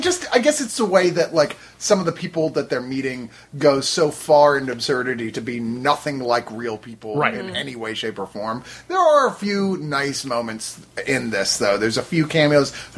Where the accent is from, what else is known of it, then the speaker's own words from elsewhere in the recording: Texas, United States; I am a Texan and know nothing about cattle ranching